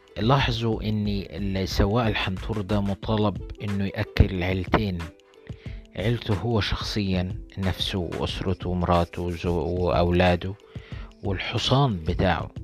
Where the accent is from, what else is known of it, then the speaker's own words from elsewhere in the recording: Luxor, Luxor Governorate, Egypt; وخليني أتكلم عن بلدي الأقصر اللي احنا بنشهد فيها حالات وأعداد متزايدة من الإصابات